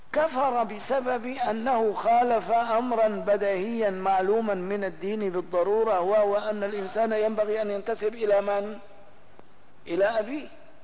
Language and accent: Arabic; Syria; نحن قلناها عندنا في سوريا وفي البلاد العربية الأخرى